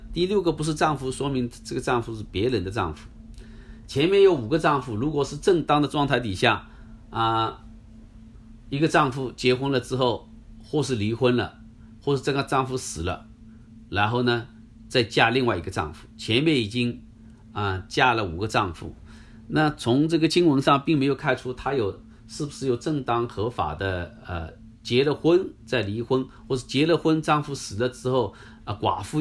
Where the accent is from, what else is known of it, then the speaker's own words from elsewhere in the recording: China; moved away as an adult; now in United States; 是说我是土生土长的一个中国人，虽然在可能在到了美国20岁到了美国来，91年到现在居住在美国的时间比居住在中国的时间还长